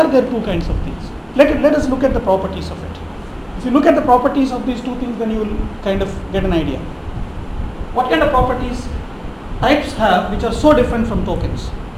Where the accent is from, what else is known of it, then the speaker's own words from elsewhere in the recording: India; I'm just talking about a cow because I'm an Indian.